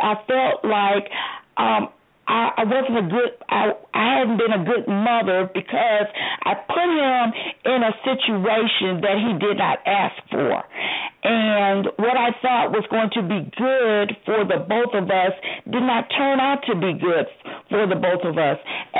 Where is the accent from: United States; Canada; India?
United States; Michigan; I really wanted to move back to Michigan. And I grew up in Michigan. I grew up in the city county building when Coleman Young was mayor.